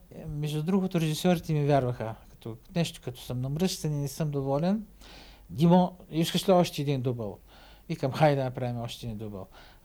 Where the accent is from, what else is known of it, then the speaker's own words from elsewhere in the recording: Popovo, Targovishte Province, Bulgaria; Най-много ме радва, че в моя роден град са направили музей, исторически музей, в старото училище. Попово и там.